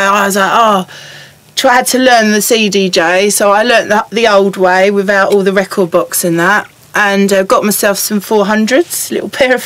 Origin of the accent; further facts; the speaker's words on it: Colchester, East of England, United Kingdom; Yeah. Essex girl. So born in Colchester.